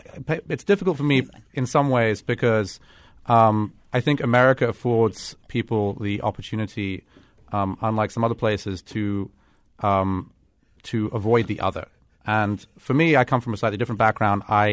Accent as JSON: {"language": "English", "region": "London", "country": "United Kingdom", "tie": "born or raised there", "said": "It has a lot to do with growing up in London and going on the London Underground"}